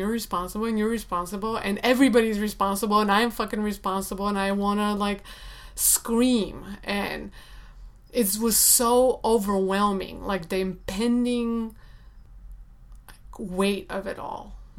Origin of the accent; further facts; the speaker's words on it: Sofia, Sofia City, Bulgaria; born there; English is a second language; I was born in Sofia